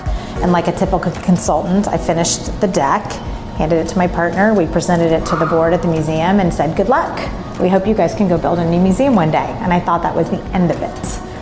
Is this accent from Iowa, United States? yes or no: no; Dallas, Texas, United States; I grew up in Dallas. My father was at the medical school here